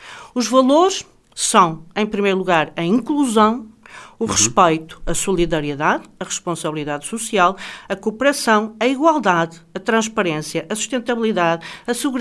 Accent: Arcos de Valdevez, Norte, Portugal; eu até sou de Arcos Valdevez, portanto, é um bocadinho longe para vir cá.

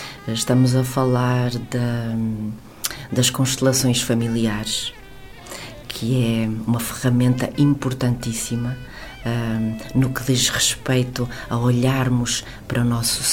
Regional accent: Porto, Portugal; also born or lived in France / Switzerland; eles regressaram ao Porto, a Portugal, e portanto foi onde eu cresci, onde eu estudei, e mais tarde eu fui para a Suíça a trabalho e fiquei, foram longos anos, ali na parte francesa da Suíça.

